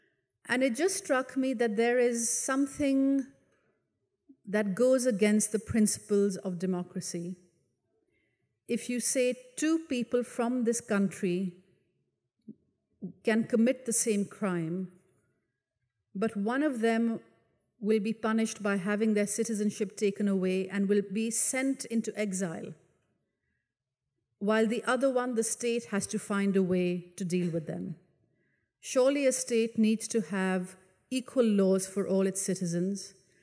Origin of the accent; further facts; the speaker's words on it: Pakistan; I grew up in Pakistan in a military dictatorship.